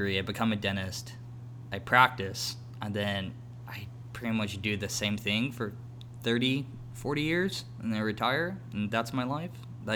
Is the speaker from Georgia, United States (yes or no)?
no; Tucson, Arizona, United States; I've been born and raised in Tucson.